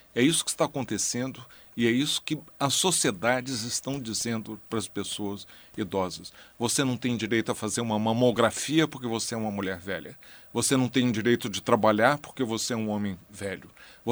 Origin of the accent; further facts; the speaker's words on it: Brazil; born there; Quando eu nasci no Brasil, em 1945, a esperança de vida da minha geração era de 43 anos.